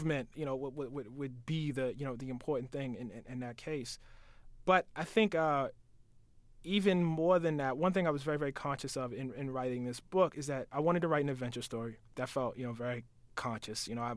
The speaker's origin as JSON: {"language": "English", "region": "Maryland", "country": "United States", "said": "You know, I'm from Maryland. My family's from the Eastern Shore of Maryland"}